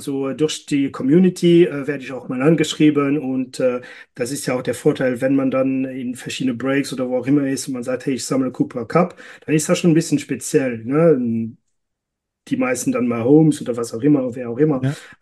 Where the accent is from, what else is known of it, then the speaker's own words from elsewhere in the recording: Luxembourg; Ja, Basket und Fußball ist bei uns in Luxemburg sehr, sehr, sehr beliebt.